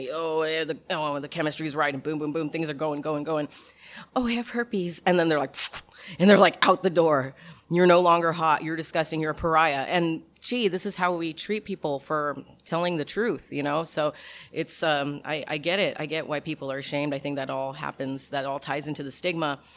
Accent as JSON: {"language": "English", "country": "Philippines", "said": "And the fact that I'm Filipino and I sing and we're born with a mic in our hands."}